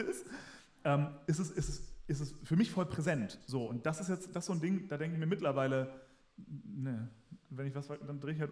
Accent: Germany; now in Vienna, Austria; Ich fühle mich jetzt zum Beispiel als Deutscher in Wien manchmal eingeschüchtert, weil ich weiß, viele Wiener mögen Deutsche nicht.

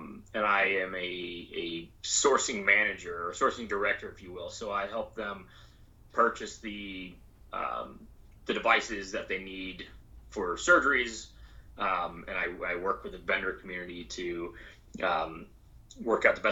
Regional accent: Annapolis, Maryland, United States; also born or lived in Nebraska / Northern Virginia; So we ended up in Annapolis, in downtown Annapolis.

